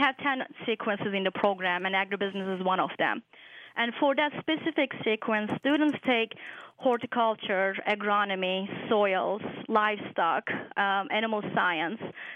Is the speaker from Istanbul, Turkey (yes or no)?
yes; Istanbul, Turkey; Personally, I'm from Istanbul, Turkey. I do not have any farming background myself.